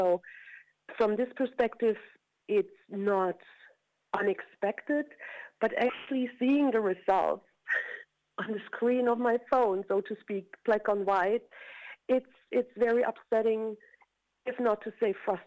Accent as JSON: {"language": "English", "region": "eastern Germany", "country": "Germany", "tie": "born or raised there", "said": "Yes, I grew up in East Germany"}